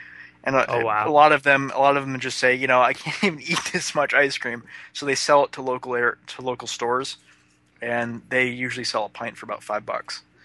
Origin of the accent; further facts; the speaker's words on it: Ohio, United States; There's some stuff, like I'm from Ohio and a lot of my grandparents and my great grandparents, they would say, like, when they go out to wash a car, they go wash it.